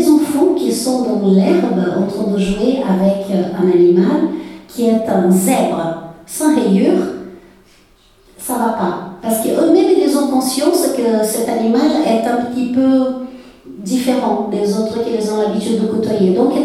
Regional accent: Brazil; first language Portuguese; French is a second language; petit aparté, je suis brésilienne

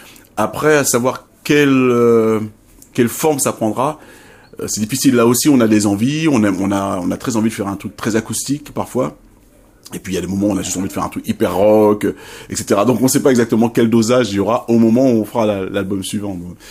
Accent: France; j'ai grandi effectivement en France, mais dans une famille guadeloupéenne où ça parlait créole tout le temps. Moi, je suis le dernier de la famille, donc mes parents, ils parlaient créole entre eux, ils parlaient créole à mes frères et sœurs, tout ça.

